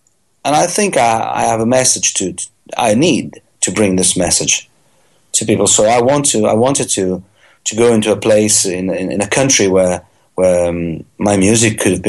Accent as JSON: {"language": "English", "country": "Italy", "tie": "born or raised there", "said": "I'm a British citizen actually. Although I was born and raised in Italy, my mum comes from Manchester."}